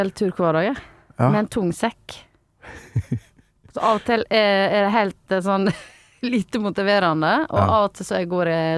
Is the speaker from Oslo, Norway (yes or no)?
no; Stryn, Vestland, Norway; men der jeg vokste opp, jeg sånn sentrumsjente da.